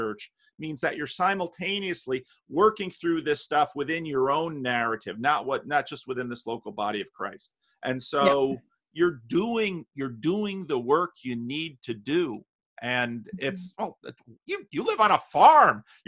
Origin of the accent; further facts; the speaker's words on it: Paterson, New Jersey, United States; The dairy farmer that was in the church I grew up in Paterson, New Jersey, he hated cows.